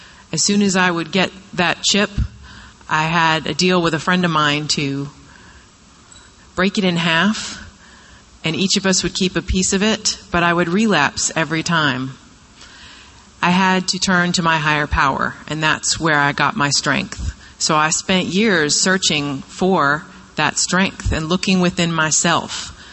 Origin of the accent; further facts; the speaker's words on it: Boston, Massachusetts, United States; I'm an alcoholic and a drug addict. I'm from Boston, Massachusetts.